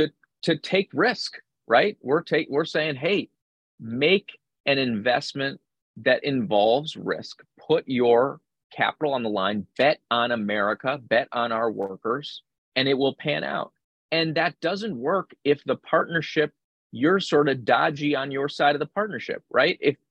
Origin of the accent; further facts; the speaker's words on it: Pennsylvania, United States; I'm from Pennsylvania, Southwest PA.